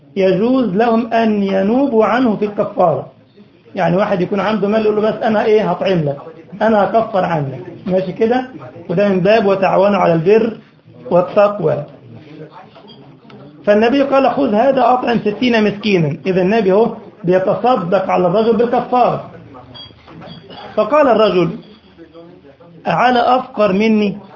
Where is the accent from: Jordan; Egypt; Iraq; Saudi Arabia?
Egypt; لأن عندنا في مصر ما فيهوش الهاندي ده، يقول لك النقال أو الجوال أو المحمول